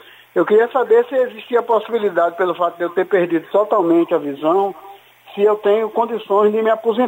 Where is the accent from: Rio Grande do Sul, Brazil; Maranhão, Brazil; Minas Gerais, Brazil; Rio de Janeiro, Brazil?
Minas Gerais, Brazil; Rio Doce; eu sou de Rio Doce.